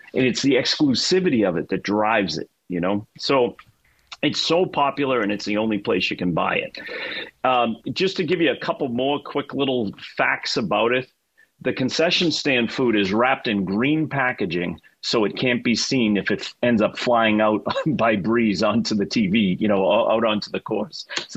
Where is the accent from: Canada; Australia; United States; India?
United States; Massachusetts; accent: Boston; The Fever, they have the number one pick, and everyone believes it will be Caitlin Clark, and what a draw that will be.